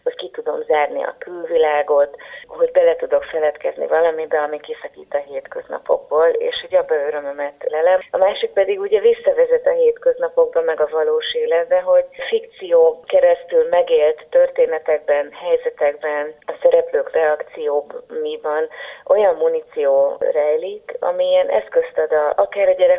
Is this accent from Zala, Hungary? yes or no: yes; Zalaegerszeg, Zala, Hungary; also born or lived in Nagykanizsa, Hungary; Én Nagykanizsán születtem. Életem első 3 évében a családom ott is élt. Tehát az én életem úgy indult, hogy nagykanizsai leszek. Aztán végül mégsem úgy alakult, mert hogy a szüleim elköltöztek Zalaegerszegre.